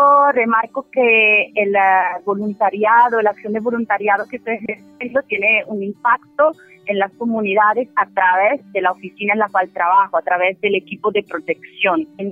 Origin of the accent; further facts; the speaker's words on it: Italy; now in Colombia; italiana, y trabajo como oficial asociado de protección para el Alto Comisionado de las Naciones Unidas para los Refugiados, ACNUR, aquí en Colombia.